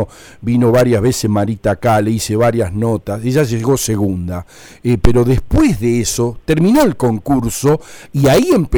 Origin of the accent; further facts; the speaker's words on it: Zárate, Buenos Aires Province, Argentina; tenemos que hacer el gran esfuerzo todos los zarateños